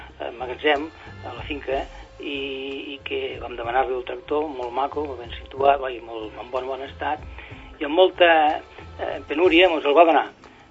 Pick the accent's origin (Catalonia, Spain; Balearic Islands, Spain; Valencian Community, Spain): Catalonia, Spain; Lleida; soc de Lleida